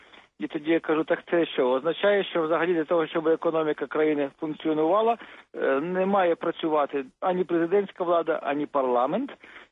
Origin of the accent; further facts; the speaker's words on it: Kyiv, Ukraine; я виріс в Києві. Я переїхав з родиною до Києва, коли мені було 3 роки.